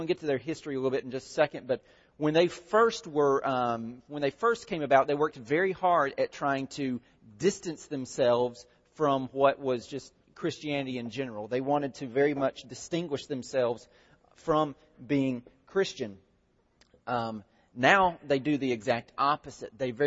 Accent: Southern United States, United States; growing up in the Bible Belt, there's not that many, not as many Mormons live here as they do out west.

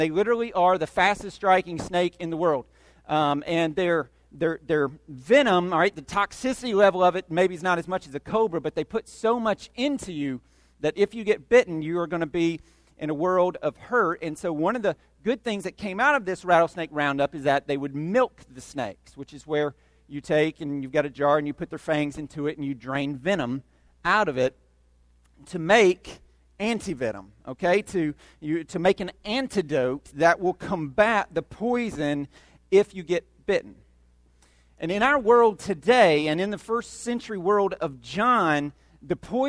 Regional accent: Georgia, United States; But I grew up in Georgia.

